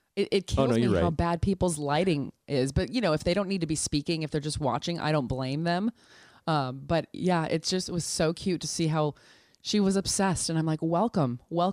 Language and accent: English; Milpitas, California, United States; When I was young, I grew up in Milpitas, and the Milpitas Sports Center used to have sleepovers.